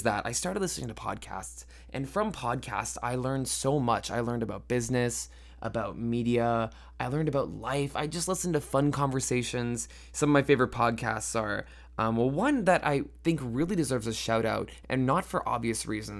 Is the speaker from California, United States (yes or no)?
yes; California, United States; now in Toronto, Canada; For those of you who don't know, I was born in California. I lived here, I went to school here, but I've kind of moved around, and I'm currently living in Toronto, Ontario, Canada